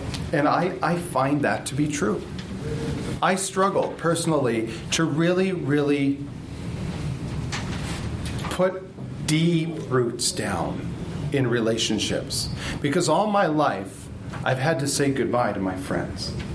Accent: Guatemala; also born or lived in North America; So I grew up in Guatemala, but I feel like there are so many things that make sense to me because of the incredible gift I've been given of growing up in Central America and also North America

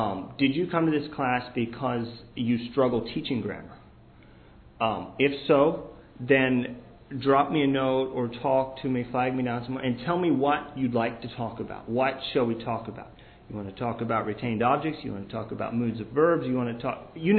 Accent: the South, United States; I come from the South, where our grammar ain't all that great, so if you hear me slip up, that's just the way it is.

